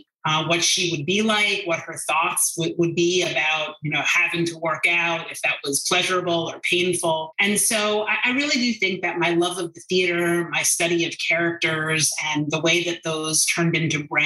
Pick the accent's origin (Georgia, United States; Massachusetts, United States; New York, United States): New York, United States; I grew up in Westchester, New York. I had a typical suburban childhood.